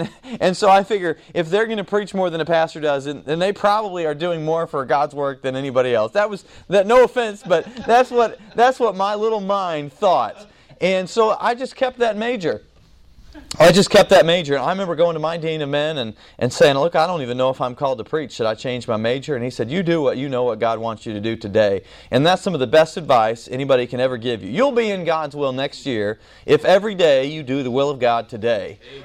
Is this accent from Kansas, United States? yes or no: yes; Kansas, United States; I understand you got some flag controversies down here, but I'm from Kansas.